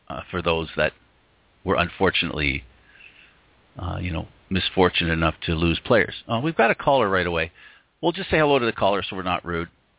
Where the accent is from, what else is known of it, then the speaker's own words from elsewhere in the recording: Canada; It's something that we are predetermined, I think, to do as avid Canadian sports fans. And let me underline the Canadian part.